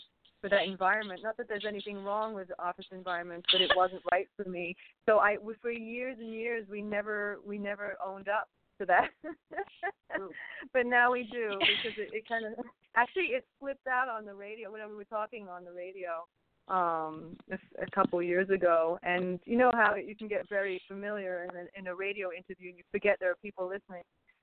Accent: England, United Kingdom; also born or lived in Lyon, France; now in New York City, United States; Yeah, I was born in France, in Lyon, and I'm half French and half British, actually, and I grew up in England before coming to the U.S.

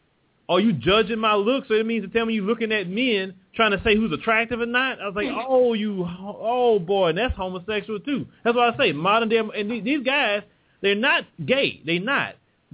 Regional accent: the South, United States; accent: country; I sound country as hell. But then I say, you know what, I'm embrace it because, you know, I am from the South and it'll make me unique.

